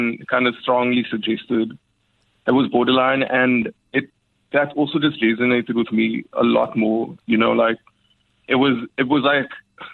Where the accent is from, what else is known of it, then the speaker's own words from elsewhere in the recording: Clark Estate, Western Cape, South Africa; I grew up in Clark Estate, which is quite similar.